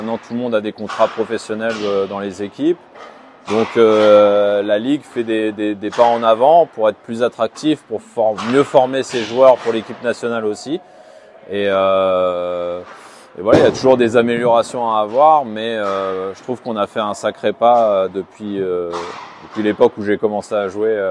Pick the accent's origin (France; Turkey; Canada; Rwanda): Canada; Moi, je suis, vous l'avez sûrement entendu avec dans mon accent, mais je suis canadien.